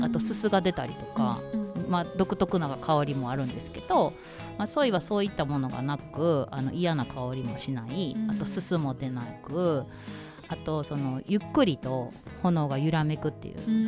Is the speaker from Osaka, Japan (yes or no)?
yes; Osaka, Japan; moved away as an adult; now in Takahama, Japan; そうです。何年いました。30年以上は大阪で、